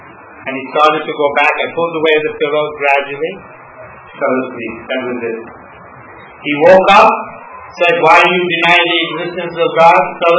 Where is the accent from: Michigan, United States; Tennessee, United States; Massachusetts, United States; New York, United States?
New York, United States; I'm a skeptic. I'm from New York. I'm not simply going to accept because on some sentimental basis.